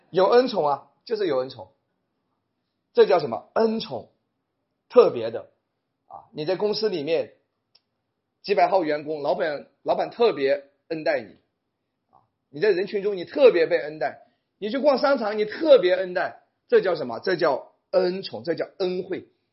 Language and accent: Chinese; China; 我们中国人见面最多的问候语是吃了吗？说明以前吃不饱